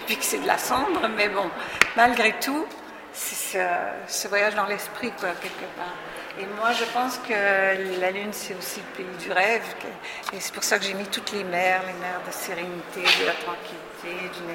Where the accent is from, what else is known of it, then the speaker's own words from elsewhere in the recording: Quebec, Canada; moi, comme je suis québécoise